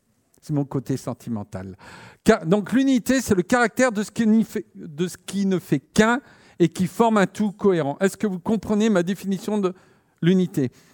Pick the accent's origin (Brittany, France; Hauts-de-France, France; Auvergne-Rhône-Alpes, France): Hauts-de-France, France; Marcq-en-Barœul; moi, je venais du quartier pauvre de Marc-en-Barœul, quartier ouvrier, vous voyez ?